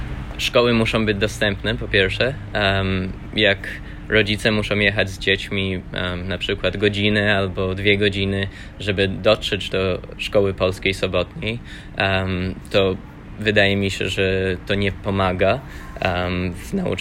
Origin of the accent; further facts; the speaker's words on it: Australia; Polish is a second language; uczyłem przez 2 sezony w Zieleńcu po polsku i generalnie ludzie patrzyli na mnie i nie mieli pojęcia o tym, że pochodzę z Australii